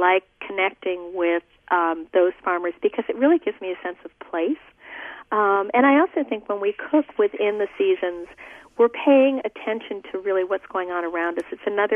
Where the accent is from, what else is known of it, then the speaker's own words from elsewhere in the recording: New Jersey, United States; I grew up in New Jersey, actually, and I lived there and covered the zoning board for the Princeton Packet